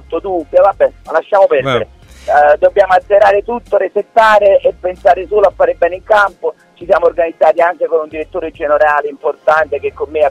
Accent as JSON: {"language": "Italian", "town": "Naples", "region": "Campania", "country": "Italy", "said": "Sono napoletano, io lo considero il più forte giocatore di tutti i tempi"}